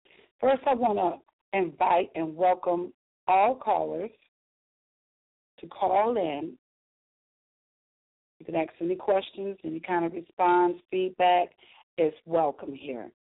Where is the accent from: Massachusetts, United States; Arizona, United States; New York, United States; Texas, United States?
New York, United States; Buffalo; born there; I was born on August 11, 1965, in Buffalo, New York.